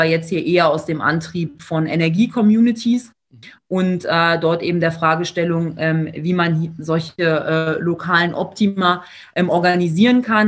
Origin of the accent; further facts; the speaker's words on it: Berlin, Germany; now in Munich, Germany; Ich komme eigentlich aus Berlin, dann hat es mich nach München verschlagen. Bin da jetzt auch schon eine ganze Zeit lang